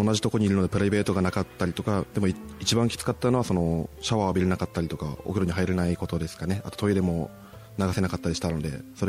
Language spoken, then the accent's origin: Japanese; Fukushima, Japan; 福島の故郷のことを考える機会というのは多かったんですけど、